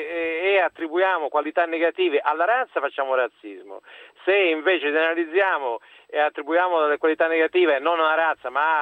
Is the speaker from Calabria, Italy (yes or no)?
yes; Calabria, Italy; now in Tuscany, Italy; io sono calabrese trapiantato in Toscana